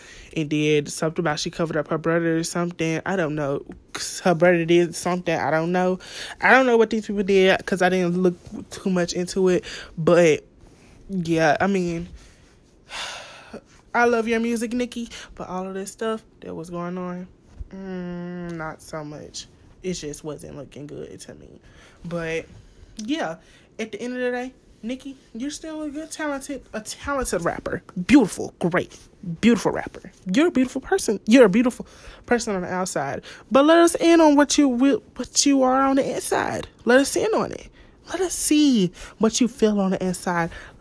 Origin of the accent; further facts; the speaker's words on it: Kenwood, Louisiana, United States; I'm from Kenwood, Louisiana.